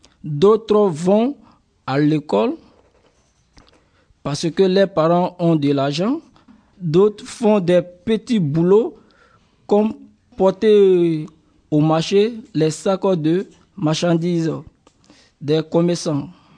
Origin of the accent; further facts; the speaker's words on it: Guinea; je viens de la Guinée-Conakry.